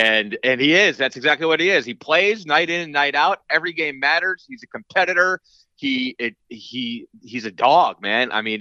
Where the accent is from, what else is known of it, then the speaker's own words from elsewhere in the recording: Cleveland, Ohio, United States; I grew up in Cleveland, Ohio, as a Cavaliers, Indians, and then Guardians and Browns fan.